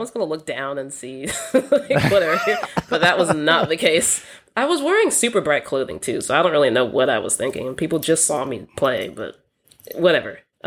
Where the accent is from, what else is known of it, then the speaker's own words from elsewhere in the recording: Virginia, United States; Yeah, Northern Virginia. You got to say Northern Virginia.